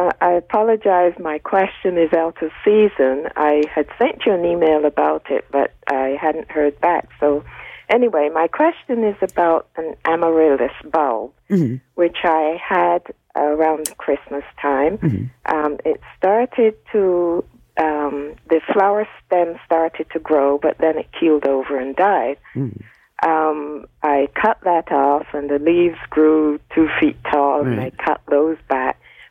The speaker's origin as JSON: {"language": "English", "country": "Barbados", "said": "I'm actually from Barbados."}